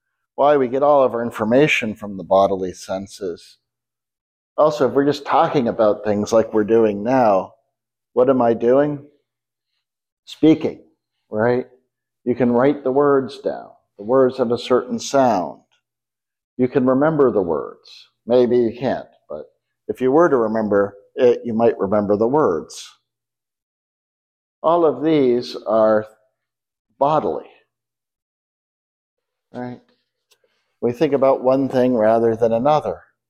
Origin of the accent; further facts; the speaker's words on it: Maine, United States; now in Texas, United States; I grew up in Maine, so we played in ponds in the winter, like you may do here.